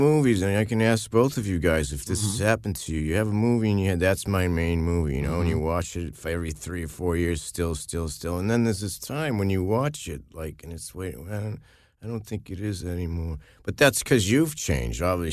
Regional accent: Massachusetts, United States; And, like, I grew up in Massachusetts. And in Harvard Square, that movie played for, like, 5 years as a double bill with...

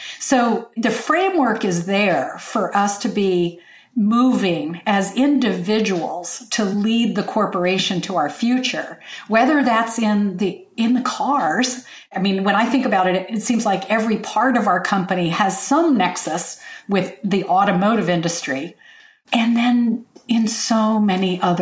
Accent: Lexington, Virginia, United States; Lexington, Virginia. The Virginia Military Institute, Washington Lee University, our house was right on the boundary line between those two schools.

